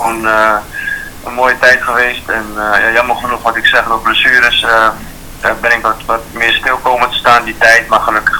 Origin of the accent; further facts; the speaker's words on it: Groningen, Netherlands; Als je als echte Groninger na 9 à 10 jaar in jeugdopleiding dat je debuut mag maken voor de club waar je supporter van bent.